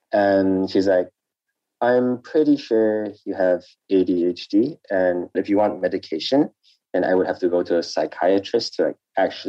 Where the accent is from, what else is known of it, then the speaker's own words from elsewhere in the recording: Sabah, Malaysia; I'm 23 years old. I'm from Sabah, and currently I'm working in Seoul South.